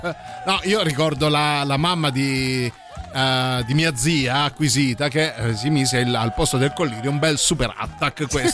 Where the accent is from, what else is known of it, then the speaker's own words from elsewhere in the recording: Bari, Apulia, Italy; Capita anche con noi baresi